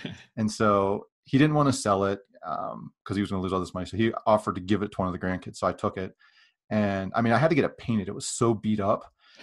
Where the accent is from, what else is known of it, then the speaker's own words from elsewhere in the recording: Pennsylvania, United States; I grew up in Western Pennsylvania. I was a big Steeler fan.